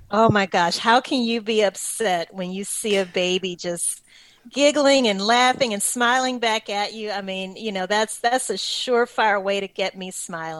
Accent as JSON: {"language": "English", "region": "Louisiana", "country": "United States", "said": "Well, see, I'm from Louisiana, so I tell people all the time, Louisiana is very different from the rest of the South."}